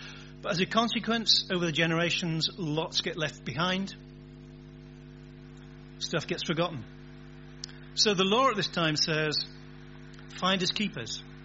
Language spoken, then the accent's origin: English; England, United Kingdom; Are we a bit the same? I'm English.